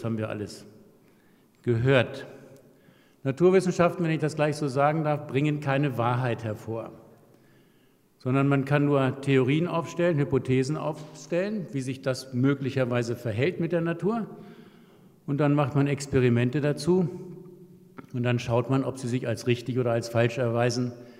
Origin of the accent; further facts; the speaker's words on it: Northern Germany, Germany; now in Vienna, Austria; Und bin dann vor 20 Jahren nach Wien gekommen. Ich komme aus Norddeutschland, mein Vater kam aus Schlesien, Mutter aus Pommern. Also ich habe einen altösterreichischen Hintergrund.